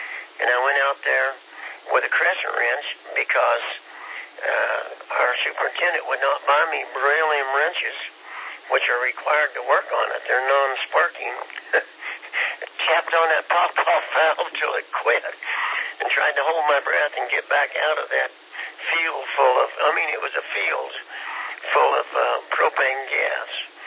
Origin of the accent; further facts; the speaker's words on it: Kansas, United States; moved away; We're from Kansas, you know. But we've been here 15 years.